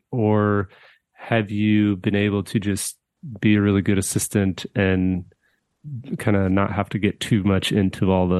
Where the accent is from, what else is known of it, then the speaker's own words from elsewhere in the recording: Missouri, United States; my home state of Missouri